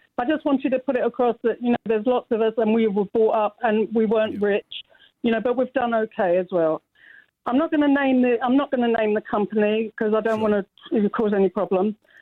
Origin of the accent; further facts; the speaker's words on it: Stepney, London, United Kingdom; I too was born in the borough. I was born in Stepney of immigrant parents. My mother was Jewish, my father was Jamaican, and my father left my mother. I was brought up by a single mother.